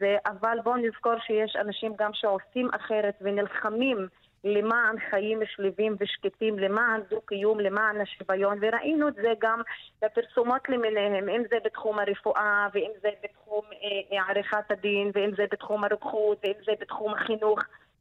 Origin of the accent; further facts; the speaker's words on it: Deir al-Asad, Northern District, Israel; now in Haifa, Israel; אני במקור מדיר אל אסד, מדיר אל אסד. … ומלפני כשנה תושבת חיפה.